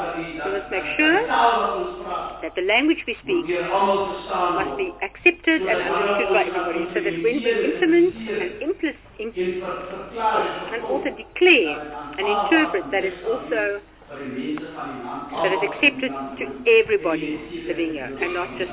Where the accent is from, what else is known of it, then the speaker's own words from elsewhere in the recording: Oudtshoorn, Western Cape, South Africa; I come from Oudtshoorn.